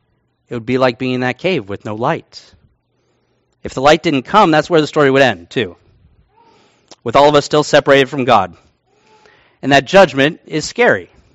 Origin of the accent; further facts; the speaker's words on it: Virginia, United States; Those qualities of darkness, they remind me of growing up back east. I grew up in Virginia, and we had these limestone caves in the mountains of Virginia.